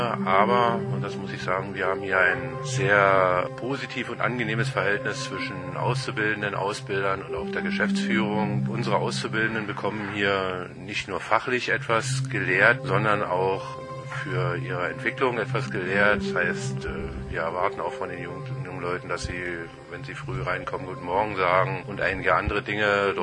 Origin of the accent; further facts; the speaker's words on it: Kirchmöser, Brandenburg, Germany; ich bin hier ziemlich verwurzelt in der Gegend, also ich bin hier in Kirchmöser aufgewachsen und wohne auch noch hier